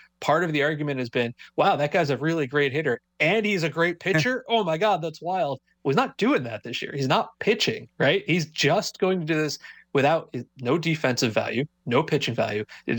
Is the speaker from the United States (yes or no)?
yes; New York, United States; Being a New Yorker, I'm not a Mets fan, but I do follow the Mets pretty closely.